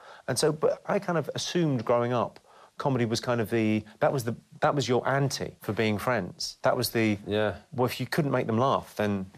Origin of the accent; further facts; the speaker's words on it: London, United Kingdom; back to Ireland and you'd go, everyone in Ireland would go, oh, the two English brothers, and then you go back to London and we'll go, oh, you sound Irish.